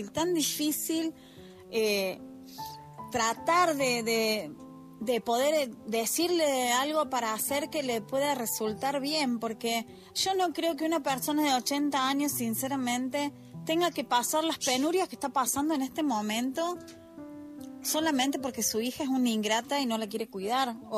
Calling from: Argentina; desde Argentina

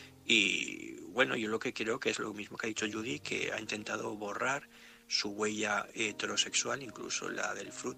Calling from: Gandia, Valencian Community, Spain; de Gandía.

